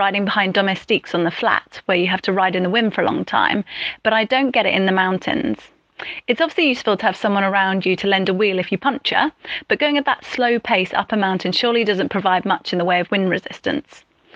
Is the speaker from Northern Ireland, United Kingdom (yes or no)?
no; London, United Kingdom; from East London.